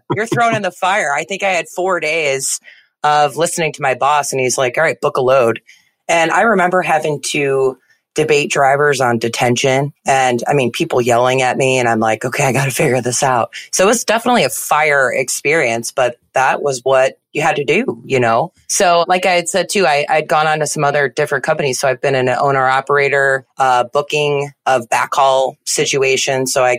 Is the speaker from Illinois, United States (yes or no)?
yes; Naperville, Illinois, United States; I grew up in Naperville, Illinois. It just seems to be one of those anchor points for Illinois.